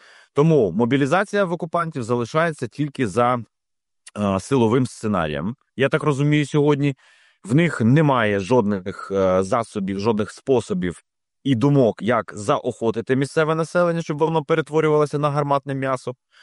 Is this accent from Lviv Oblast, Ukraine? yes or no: no; Berdiansk, Zaporizhzhia Oblast, Ukraine; Свого часу в моє рідне місто Бердянськ заїжджала ціла там орда